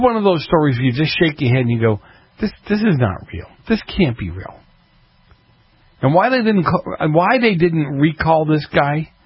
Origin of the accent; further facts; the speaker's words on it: Massachusetts, United States; I grew up in Massachusetts. They were below us.